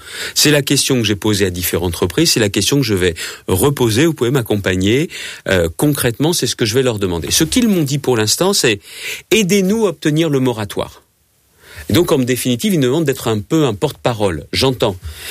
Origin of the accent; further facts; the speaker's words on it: Hauts-de-France, France; parce que je viens de la Picardie, c'est la même région.